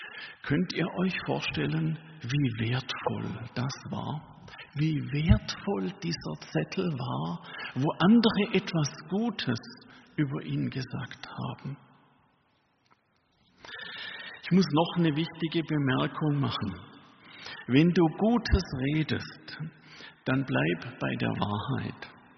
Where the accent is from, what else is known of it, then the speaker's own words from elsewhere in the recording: Baden-Württemberg, Germany; Nun sage ich das als Schwabe, und die Schwaben, die haben ja ein Problem.